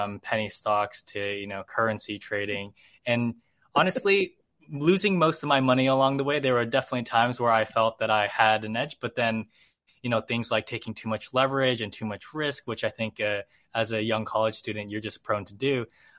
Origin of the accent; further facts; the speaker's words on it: Richland, Washington, United States; I grew up in Richland, Washington, which is near where the Hanford site is, so one of these nuclear projects that they had back in the day.